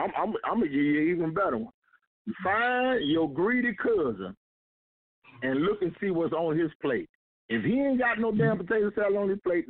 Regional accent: Houston, Texas, United States; also born or lived in Louisiana; I'm from Louisiana, first of all. I was born in Louisiana. I was raised in Houston. But everybody in my family is Louisiana roots, Southern Louisiana roots.

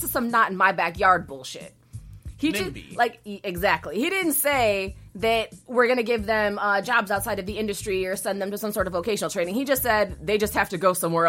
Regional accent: Chicago, Illinois, United States; born there; I was born in Humboldt Park

